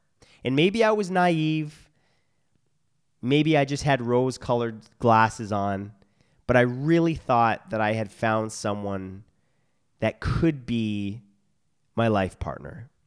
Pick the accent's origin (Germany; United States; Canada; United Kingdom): Canada; Now, I want to clarify here by saying I'm Canadian and I do not belong to any one political party